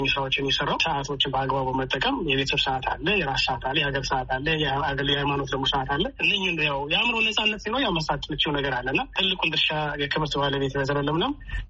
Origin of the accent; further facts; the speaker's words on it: Addis Ababa, Ethiopia; now in Doha, Qatar; ተወልጄ ያደኩት አዲስ አበባ ነው። ባለ ትዳርና የአራት ልጆች አባት፣ ልዩ ሙያ ስዕል ስነ ከአዲስ አበባ ስነ ጥበብ ትምህርት ቤት በስዕል ተመረቀ። ላለፉት 18 ዓመት ግን በአቪዬሽን ፊልድ ላይ ነው እየሰራ የምገኘው። አሁን የምኖርበት ሀገር ካታር ዶሃ ውስጥ ነው የምኖረው።